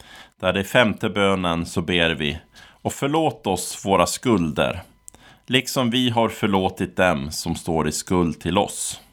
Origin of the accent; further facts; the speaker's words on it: Västerås, Västmanland County, Sweden; när jag var barn på Spikvällsgatan i Västerås.